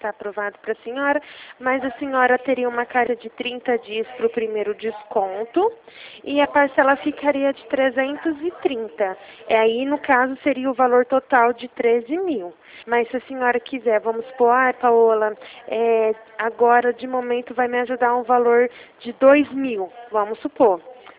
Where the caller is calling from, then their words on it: Ribeirão Preto, São Paulo, Brazil; eu falo da cidade de Ribeirão Preto.